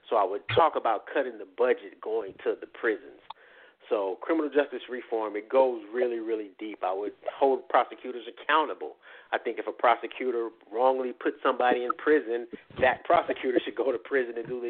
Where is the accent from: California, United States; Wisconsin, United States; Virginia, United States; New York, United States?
California, United States; Compton; not 12 white women from Beverly Hills when I grew up in Compton.